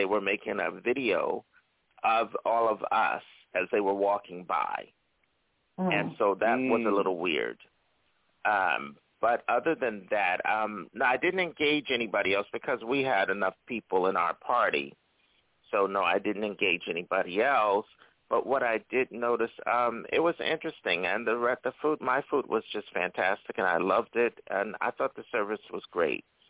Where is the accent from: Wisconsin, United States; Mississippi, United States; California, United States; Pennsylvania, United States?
Pennsylvania, United States; Philadelphia; my family, they all came up from Philadelphia, so which is my hometown. That's where I was born and raised.